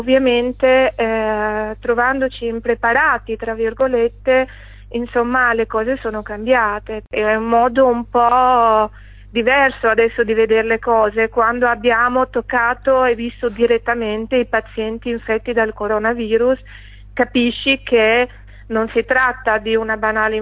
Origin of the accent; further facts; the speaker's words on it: Albania; Italian is a second language; io sono sicura e convinta che ha detto tutto quello che noi albanesi pensiamo, perché dalle nostre parti comunque la riconoscenza è una cosa molto importante